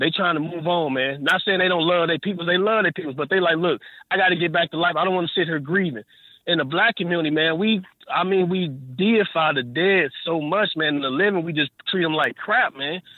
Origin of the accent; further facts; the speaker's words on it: St. Louis, Missouri, United States; What up, man? … I'm from St. Louis, man.